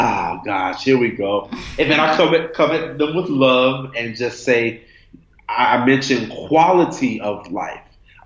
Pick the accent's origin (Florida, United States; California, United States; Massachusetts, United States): Florida, United States; Miami; I'm from Miami, Florida, and my family did not grow up eating shepherd's pie.